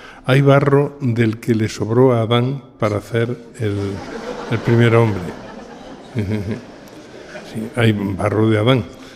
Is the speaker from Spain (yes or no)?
yes; Jaén, Andalusia, Spain; Por ejemplo, yo soy de Jaén.